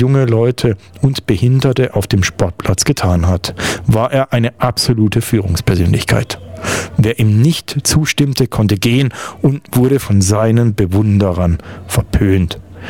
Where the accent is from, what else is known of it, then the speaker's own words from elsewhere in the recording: Netherlands; German is a second language; denn so sympathisch sind wir Holländer nun auch wieder nicht.